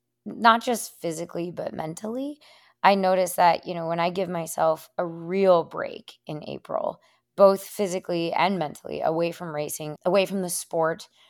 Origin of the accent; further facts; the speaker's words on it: Minnesota, United States; because I'm originally from Minnesota.